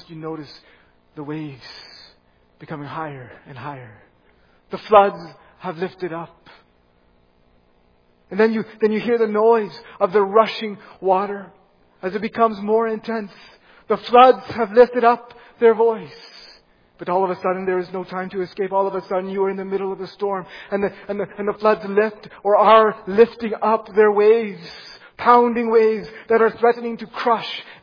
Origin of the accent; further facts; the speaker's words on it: British Columbia, Canada; I grew up in the Fraser Valley in BC.